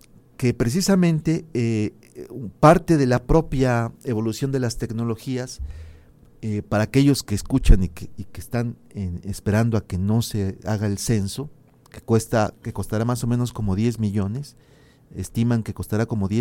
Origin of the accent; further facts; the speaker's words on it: Mexico; Y en mi país, por cierto, sí, debo de decir que sí. En México esto no se respeta